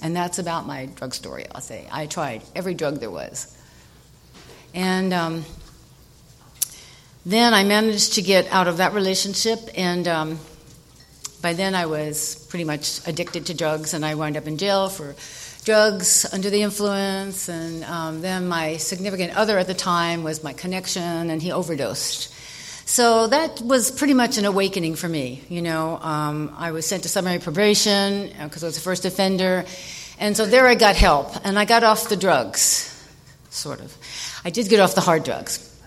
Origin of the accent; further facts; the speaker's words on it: New York, United States; So then I'm from New York, and in New York, we drink a lot, the bars.